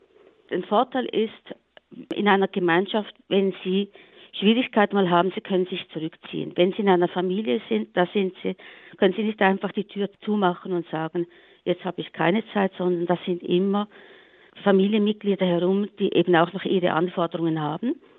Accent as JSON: {"language": "German", "region": "Thurgau", "country": "Switzerland", "tie": "born or raised there", "also_born_or_lived": "Bern / Aargau", "said": "Dann haben wir bis zur ersten Bezirksschule im Kanton Aargau gewohnt und dann sind wir in den Thurgau gegangen."}